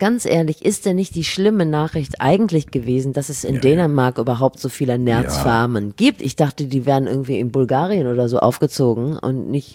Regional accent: Rhineland, Germany; ich komme aus dem Rheinland.

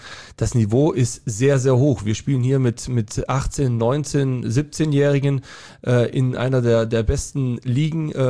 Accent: Baden-Württemberg, Germany; Ich bin offiziell ja im Allgäu geboren, aber das ist ganz am Rande des Allgäus. Also wo ich herkomme, das ist eigentlich Oberschwaben.

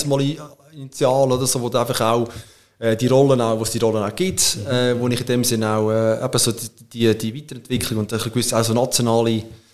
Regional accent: Lucerne, Switzerland; für mich als Luzerner, ich wollte immer in Luzern bleiben, also wohnhaft, weil ich einfach zu gerne hier wohne.

